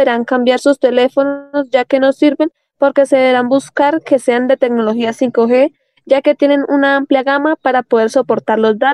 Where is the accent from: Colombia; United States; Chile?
Colombia; Pamplona, Norte de Santander; Bueno, yo soy de Pamplona Norte de Santander.